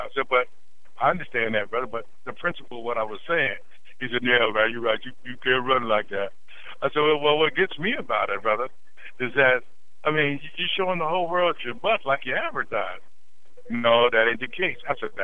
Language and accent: English; Pennsylvania, United States; No, I'm just visiting. I'm from Pennsylvania, man.